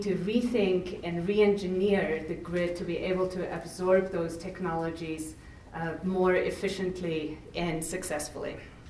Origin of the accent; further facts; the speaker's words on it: South Africa; I am from South Africa, the southernmost country in the continent of Africa.